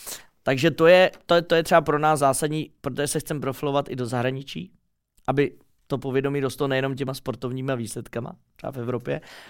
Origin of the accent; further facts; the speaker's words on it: Prague, Czechia; Protože jsem Pražák, že jo? Born and raised